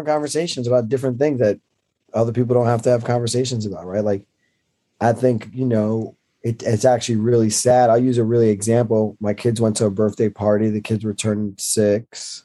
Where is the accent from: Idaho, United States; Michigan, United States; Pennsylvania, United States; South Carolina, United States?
Pennsylvania, United States; You know, I grew up in Northeast Pennsylvania. So like I watch kids shoot guns all the time at like 10, 9, 10, 11 years old.